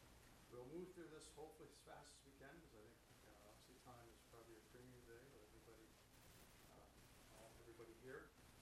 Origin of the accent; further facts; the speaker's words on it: Liverpool, Nova Scotia, Canada; moved away as an adult; also born or lived in Halifax / Ontario; I was born and raised in Liverpool. I moved away after I went to university. I was around 19. And I lived in Halifax for 14 years. Moved to Ontario